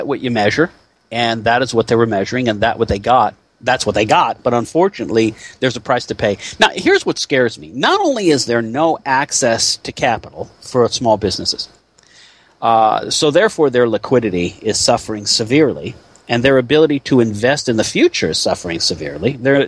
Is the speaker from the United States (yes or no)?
yes; Edison, New Jersey, United States; also born or lived in Newark; Again, my hometown, Matthew, in New Jersey, where I was actually born in Newark, but I was raised in a place called Edison, New Jersey.